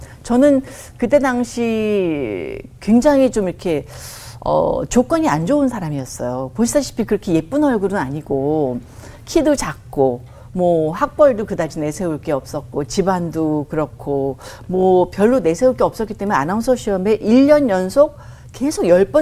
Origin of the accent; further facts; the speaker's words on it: Hongcheon, Gangwon, South Korea; 저는 강원도 홍천에서 태어났는데